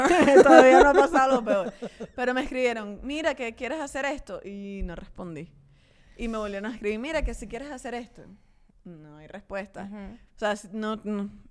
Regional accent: Venezuela; lo cual es difícil para uno como venezolano

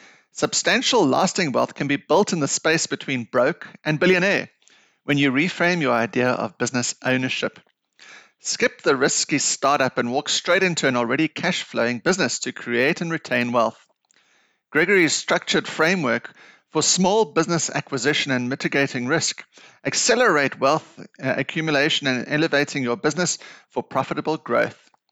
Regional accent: Johannesburg, Gauteng, South Africa; I'm from Johannesburg, South Africa. So the lions are in the front garden. It's a wild place here in South Africa, but we are here and surviving

